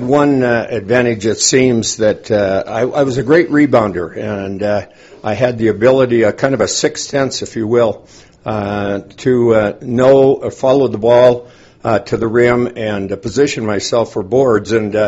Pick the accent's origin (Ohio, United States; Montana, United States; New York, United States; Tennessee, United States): Montana, United States; Butte; When I was growing up in Butte, I can remember sneaking into the stadium